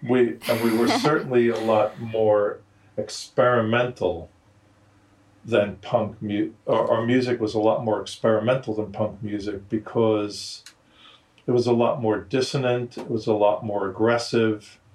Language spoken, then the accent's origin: English; Brooklyn, New York, United States; born there; Well, if you call it living, I was born in Brooklyn.